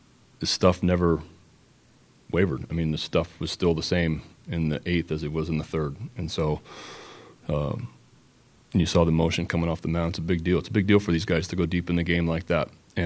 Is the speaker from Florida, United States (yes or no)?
no; Chicago, Illinois, United States; I'm some guy from Chicago that just gets hired